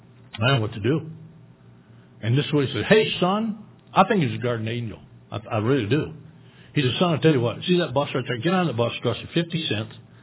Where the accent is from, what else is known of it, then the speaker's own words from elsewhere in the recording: Michigan, United States; This is Minnesota. I'm from Michigan, and I'm supposed to go to college and play football